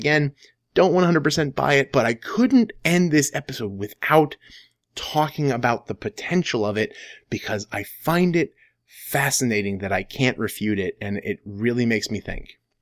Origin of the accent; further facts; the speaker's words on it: New Jersey, United States; She's from New York. I'm from New Jersey.